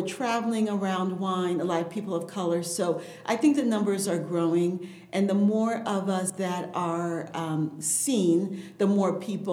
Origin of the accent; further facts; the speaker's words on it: Haiti; first language Haitian Creole; English is a second language; also born or lived in Chicago, United States; So I'm from Haiti. I was born in Chicago, but grew up in Haiti. My parents are Haitian. Okay. So Creole was my first language, and French, really.